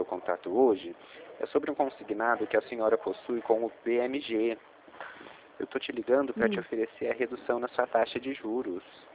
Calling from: Ribeirão Preto, São Paulo, Brazil; De Ribeirão Preto.

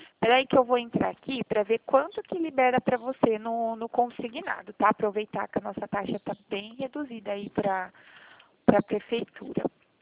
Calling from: Limeira, São Paulo, Brazil; Eu falo aqui de Limeira, do estado de São Paulo.

